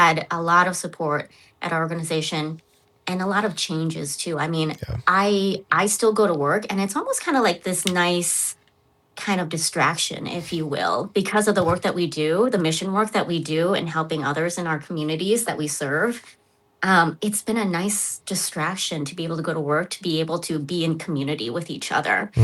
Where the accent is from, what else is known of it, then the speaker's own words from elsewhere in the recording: Minnesota, United States; Like when I answer, I'm born and raised in Minnesota, that answer is not going to be good enough for some people.